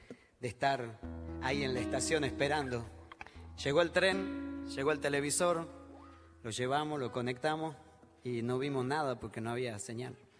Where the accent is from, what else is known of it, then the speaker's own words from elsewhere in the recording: Humahuaca, Jujuy, Argentina; la estación de tren de Humahuaca, ese mi pueblito natal.